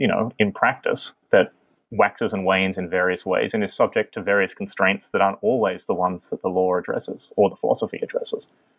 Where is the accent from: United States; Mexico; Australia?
Australia; No, I'm an Australian.